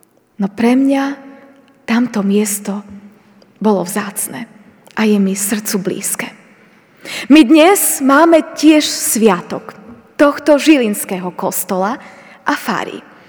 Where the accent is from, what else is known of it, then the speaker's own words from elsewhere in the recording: Michalovce, Košice Region, Slovakia; Keď sme boli pred rokom v takomto jesennom období v Michalovciach, v mojom rodnom meste